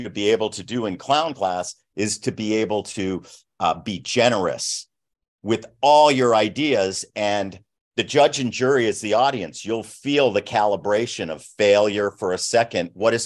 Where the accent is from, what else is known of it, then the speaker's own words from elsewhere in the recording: Los Angeles, California, United States; I was a brat from West LA. I didn't know anything about the street.